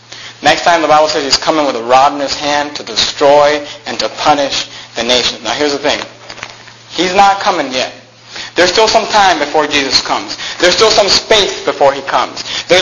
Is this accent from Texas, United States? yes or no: no; California, United States; I grew up in the Bay Area.